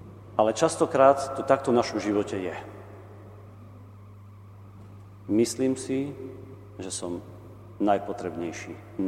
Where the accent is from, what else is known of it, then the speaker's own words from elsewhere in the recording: Michalovce, Košice Region, Slovakia; A keďže pochádzam z Michaloviec, tak sa tu cítim ako doma.